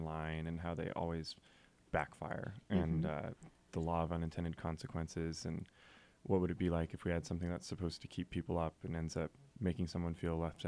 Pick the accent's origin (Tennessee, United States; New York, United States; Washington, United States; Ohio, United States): Washington, United States; Seattle; I mean, I grew up in Seattle.